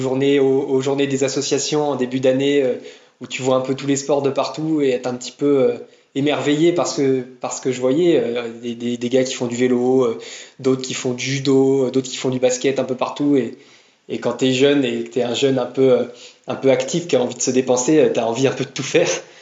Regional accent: Tours, Centre-Val de Loire, France; parce que moi je suis originaire de Tours

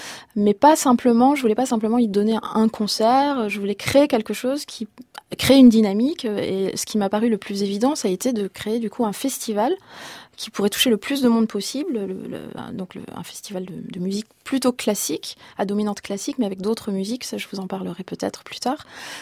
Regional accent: France; Non, moi j'ai grandi en France.

